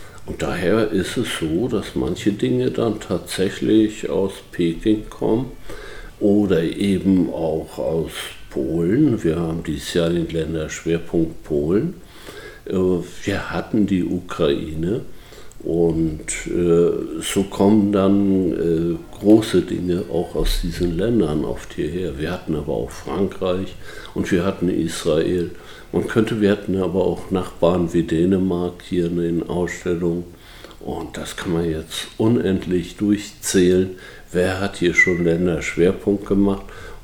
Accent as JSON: {"language": "German", "town": "Büdelsdorf", "region": "Schleswig-Holstein", "country": "Germany", "tie": "born there", "said": "sind hier nicht nur geboren in Büdelsdorf, sondern haben die Welt auch von anderen Ecken kennengelernt."}